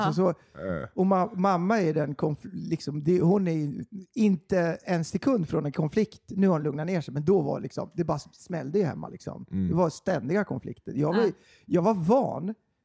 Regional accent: Sweden; also born or lived in United States; när jag växte upp i Sverige

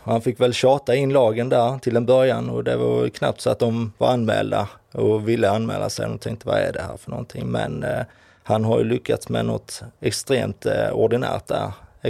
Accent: Järsås, Skåne, Sweden; Jag växte upp i en liten by utanför Sibbhult som heter Järsås. Ja, inte ens i Järsås utan någonstans mellan Järsås och Sibbhult. Så där började den stora resan på en liten gård alla Bullerbyn.

